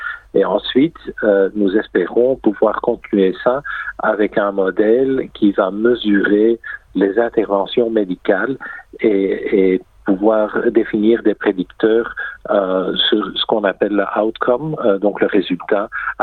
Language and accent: French; Belgium; now in Australia; moi je ne suis pas australien, je suis belge d'origine.